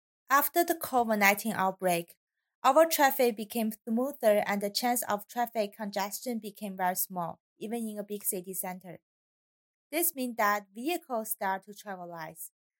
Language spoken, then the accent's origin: English; China; English is a second language; international student in Amikar University of Art and Design. My home country is China